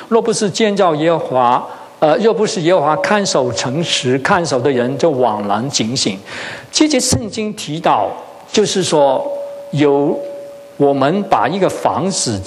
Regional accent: China; 我们为我们中国人感恩，因为我们有这样的春节的一个庆祝。

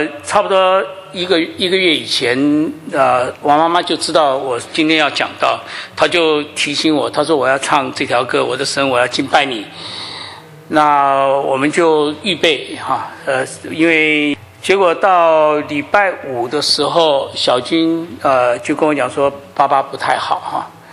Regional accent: China; 我们中国人哈，面对面的时候都会有一些问候的话语哈

